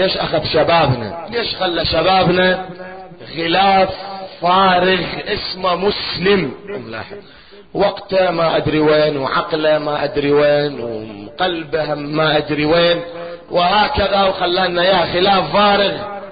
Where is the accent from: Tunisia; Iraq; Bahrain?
Iraq; يعني في البحرين لعله تختلف، عندنا بالعراق، بالعراق عندنا مشاعل مثلا